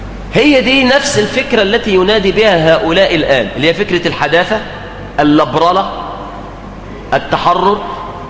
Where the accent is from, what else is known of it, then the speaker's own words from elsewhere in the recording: Mansoura, Dakahlia, Egypt; وانا يعني عندنا في المنصورة ما بحبش الطريقة دي